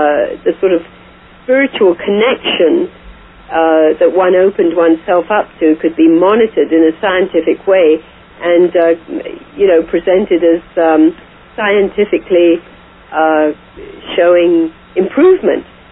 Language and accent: English; India; I was born and raised in India, and I was fifth generation born in India, and very, very familiar with Eastern mysticism and Hinduism.